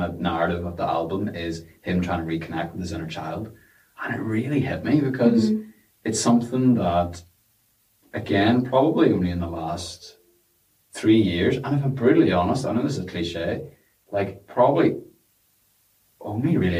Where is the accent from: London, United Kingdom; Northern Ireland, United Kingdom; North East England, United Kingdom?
Northern Ireland, United Kingdom; Lisburn; I'm born and bred in Lisburn